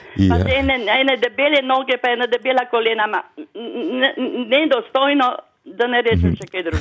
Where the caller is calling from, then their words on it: Gorizia, Slovenia; Dobar dan, jaz sem tle iz Goriškega.